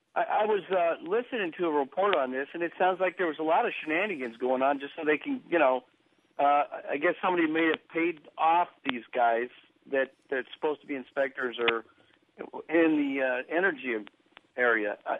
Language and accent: English; California, United States; I grew up in Southern California when I was a kid